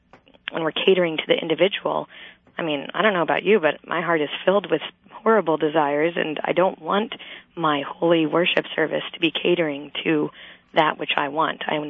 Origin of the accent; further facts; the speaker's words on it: Colorado, United States; now in Washington, D.C., United States; I know that I changed churches when I moved from Colorado to Washington, D.C. A few years ago. And the hymns that were chosen at the church I grew up with were quite different than the hymns that were chosen at the new church